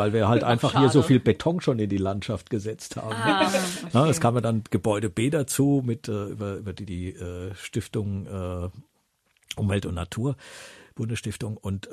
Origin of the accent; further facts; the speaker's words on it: Southern Germany, Germany; ich komme ja aus Süddeutschland, da ist es immer ein bisschen anders